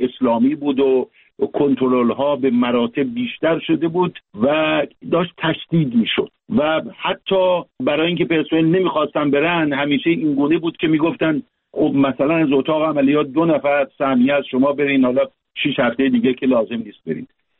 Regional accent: Iran; moved away as an adult; من توانستم که به طور قانونی از ایران خارج بشم.

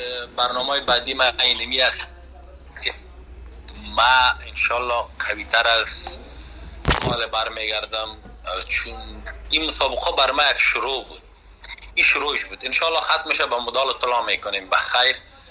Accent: Afghanistan; یک جوان افغانی که از افغانستان آمدم

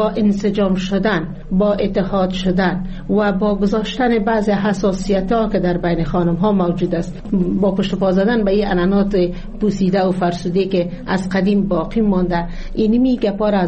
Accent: Jowzjan, Afghanistan; در این جوزجان، در ولایت ما،

